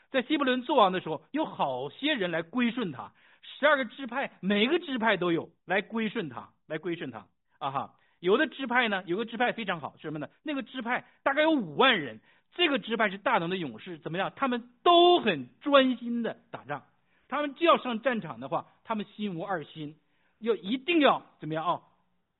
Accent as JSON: {"language": "Chinese", "country": "China", "said": "我们都是从这个中国大陆来的，是吧？"}